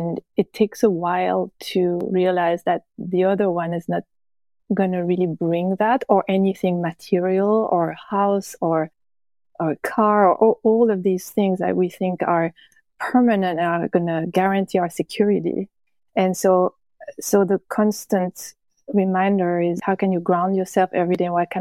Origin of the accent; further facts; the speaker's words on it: Switzerland; I come from Switzerland, and I feel like this upbringing has been for me very difficult to break from. It's a very specific country, and I always felt very claustrophobic over there.